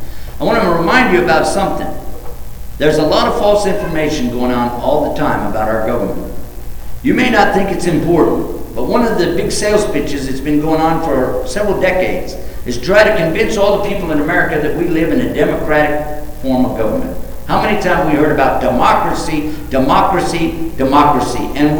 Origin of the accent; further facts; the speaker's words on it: Texas, United States; By the way, that's my home state, in case you didn't know that.